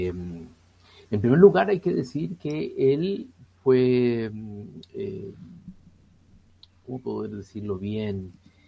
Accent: Chile; now in Brazil; Yo soy chileno, pero ya llevo varios años aquí en Brasil.

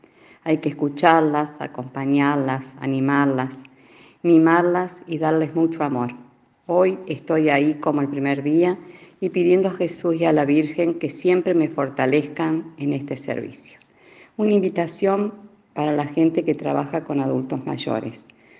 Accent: Pozo del Molle, Córdoba, Argentina; born there; nacida en Pozo del Molle, provincia de Córdoba

